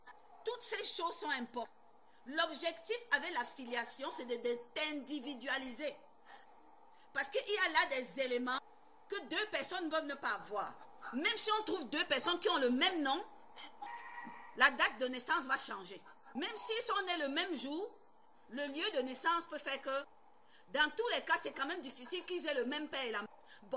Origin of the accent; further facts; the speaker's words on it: Cameroon; Même comme aujourd'hui, on a plutôt tendance à cacher qu'on est Camerounais.